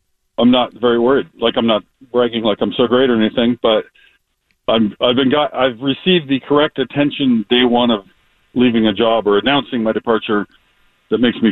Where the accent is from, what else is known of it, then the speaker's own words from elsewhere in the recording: Kent, Washington, United States; also born or lived in Tacoma / Federal Way / Normandy Park; I was born in Tacoma at St. Joe's, lived in Federal Way, lived in Normandy Park, and then the main place I consider where I grew up was on Star Lake, Kent, Washington